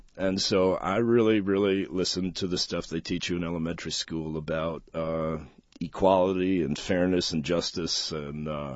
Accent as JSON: {"language": "English", "region": "New York", "country": "United States", "tie": "born or raised there", "said": "You know, I grew up on Long Island, and sometimes I'd drive with my parents into New York City"}